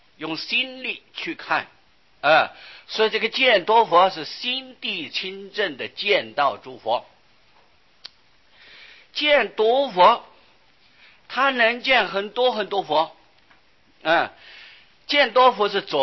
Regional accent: China; 说印度当时的说一呀、跟我们中国人的说法不一样。

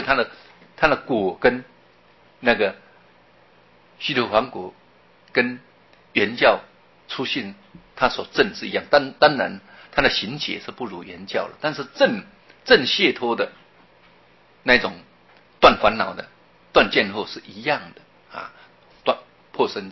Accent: Taiwan; 所以我们台湾话有一句俗话说，

